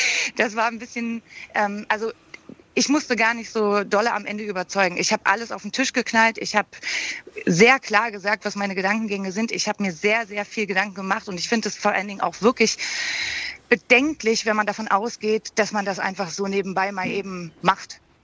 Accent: East Germany, Germany; ich bin aus der DDR, also ich bin in der DDR geboren.

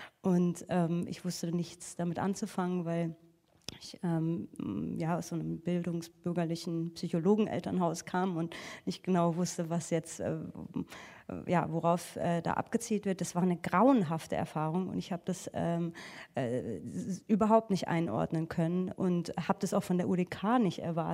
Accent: Frankfurt, Hesse, Germany; ich komme eigentlich aus Frankfurt

